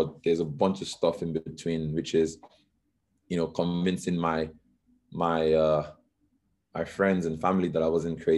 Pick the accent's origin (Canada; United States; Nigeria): Nigeria; So I grew up in Nigeria. My dad was a doctor.